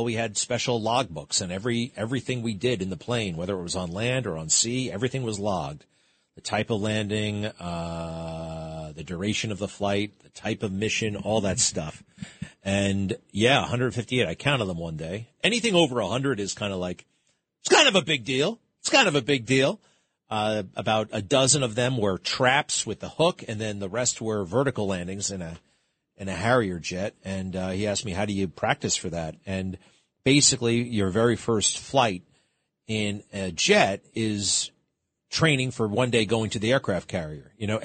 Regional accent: Connecticut, United States; well, I'm from Connecticut, so I need somebody from the Midwest.

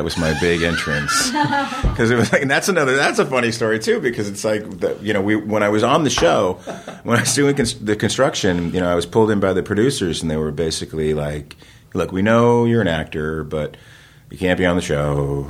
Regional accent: New Jersey, United States; So I mean, I grew up in New Jersey. I was doing theater, and it was sort of like, well, you know, you're not going to be an actor because, like, you need to go get a job.

